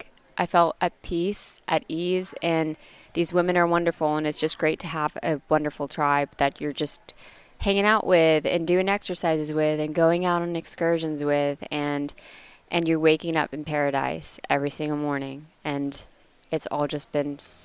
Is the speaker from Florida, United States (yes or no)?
yes; Orlando, Florida, United States; now in Bali, Idaho, United States; and I'm from Orlando, Florida.